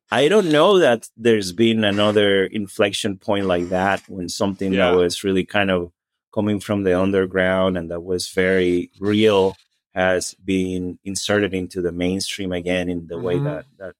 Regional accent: Venezuela; I was in South America. I had no access to any sort of weird music growing up in Venezuela.

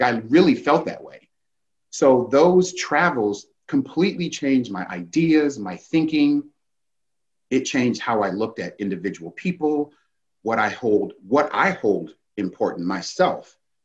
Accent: Daytona Beach, Florida, United States; I grew up in Daytona Beach and, you know, I didn't have any real inspiration about world travel

